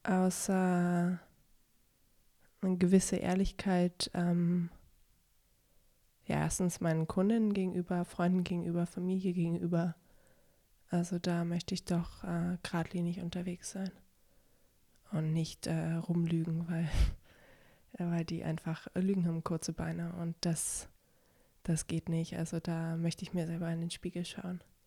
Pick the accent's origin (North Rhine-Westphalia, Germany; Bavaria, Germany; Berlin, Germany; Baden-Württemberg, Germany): Berlin, Germany; born there; Zusätzlich trägt mich auch die Stadt Berlin, denke ich. Dass ich da doch in einer Stadt wohne, meiner Geburtsstadt, in der ich mich sehr wohl fühle.